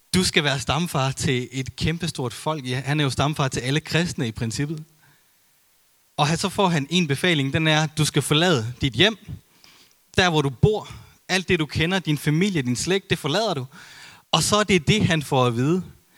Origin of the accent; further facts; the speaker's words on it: Jutland, Denmark; vi er jo begge to født og opvokset i Jylland